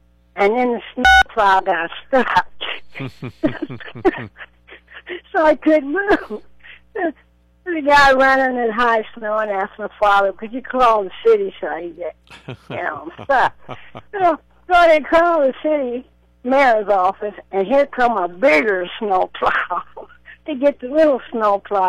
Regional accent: Gary, Indiana, United States; I grew up in Gary, Indiana.

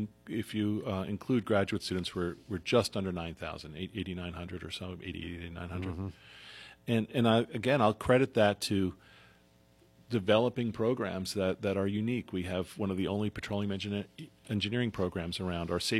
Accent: Long Island, New York, United States; also born or lived in Bucks County, United States; I grew up on Long Island, so I was used to the beach. But we began to realize we missed more of the topography because I lived in Bucks County for many years.

